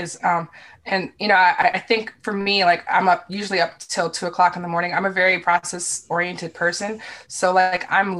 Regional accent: Washington, District of Columbia, United States; I'm from Northeast DC.

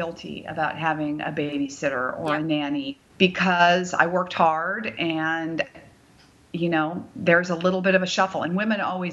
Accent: California, United States; No, I am from the Bay Area.

